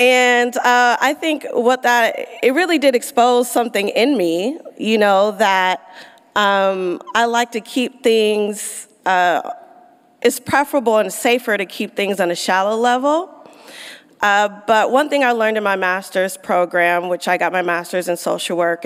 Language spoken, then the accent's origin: English; Los Angeles, California, United States; I grew up in West Adams, not too far from here.